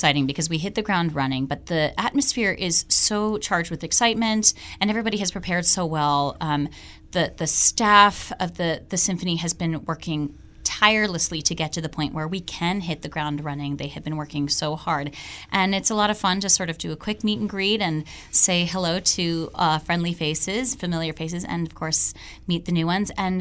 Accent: New York City, New York, United States; And I grew up in New York, and I live in New York City, but I'm actually on tour

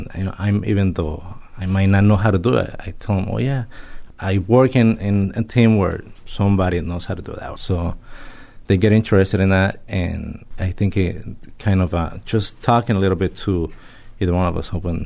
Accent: Mexico; I'm from Mexico originally, and I was not exposed when I was young to graphic design

